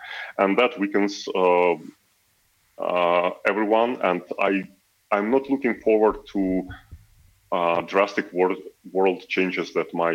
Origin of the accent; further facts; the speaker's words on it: Ukraine; because I'm from Ukraine